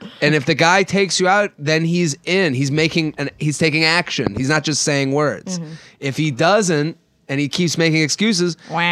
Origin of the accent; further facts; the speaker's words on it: Boston, Massachusetts, United States; I went to school in Pennsylvania at Penn State, and I'm from Boston.